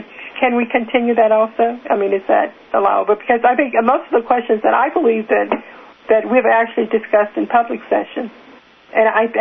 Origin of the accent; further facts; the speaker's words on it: Dallas, Texas, United States; in Dallas, because I came from the Dallas area